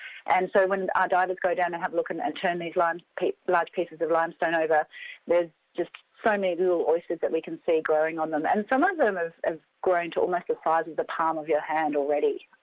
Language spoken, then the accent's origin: English; South Australia, Australia; I grew up fishing in South Australia. I come from a family of wreck fishers